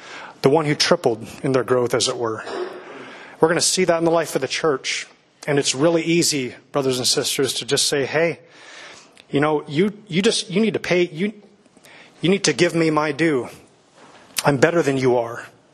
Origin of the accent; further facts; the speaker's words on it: Pella, Iowa, United States; Again, I'm from Pella, from 10 years old up. A lot of Dutch heritage.